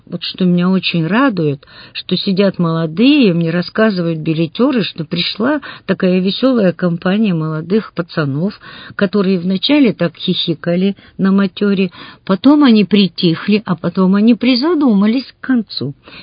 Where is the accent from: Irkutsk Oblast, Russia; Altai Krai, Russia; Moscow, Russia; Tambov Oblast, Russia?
Irkutsk Oblast, Russia; Irkutsk; ведь я иркутянка, и я представляю Иркутск.